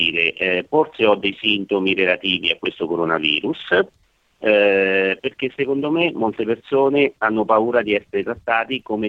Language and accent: Italian; Marche, Italy; io sono marchigiano